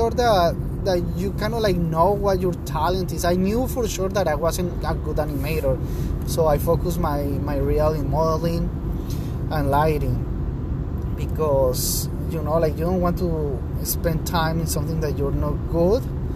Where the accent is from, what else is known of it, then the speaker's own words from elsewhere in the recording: Colombia; English is a second language; I was like, I came from Colombia, and I wanted to change careers and do something different.